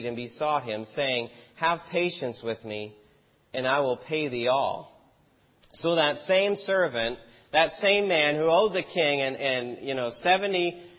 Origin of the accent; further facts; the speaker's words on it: United States; I'm from the States.